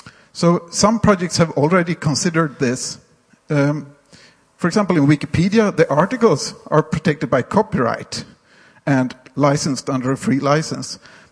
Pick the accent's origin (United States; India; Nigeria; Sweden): Sweden; English is a second language; I'm from Sweden, and I'm going to talk about database rights.